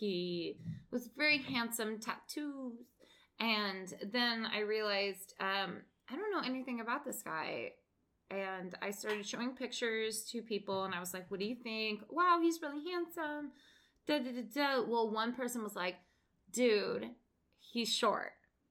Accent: Portland, Oregon, United States; For those of you who don't know Grimm, we are from the Portland area, and Grimm is filmed almost exclusively in Portland.

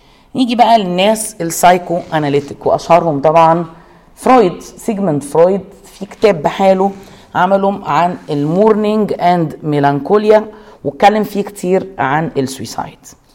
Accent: Egypt; دي برضو حاجة كانت موجودة عندنا في مصر

